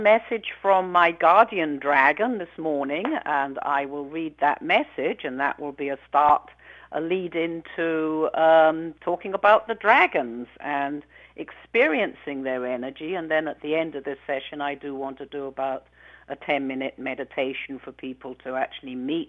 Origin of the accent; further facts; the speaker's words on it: London, United Kingdom; born there; I was born in London, England, and but I wasn't raised there. My father was a doctor in the British military, and so we were traveling as kids.